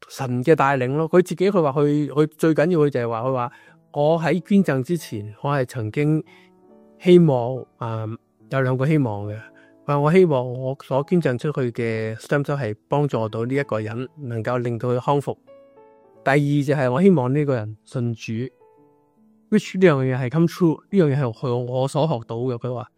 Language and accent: Cantonese; China; 又有我嚟自中国嘅中国人啦